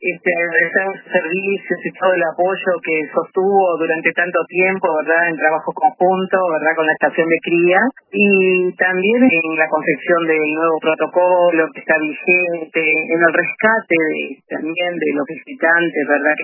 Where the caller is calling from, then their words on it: Pan de Azúcar, Maldonado, Uruguay; de Pan de Azúcar.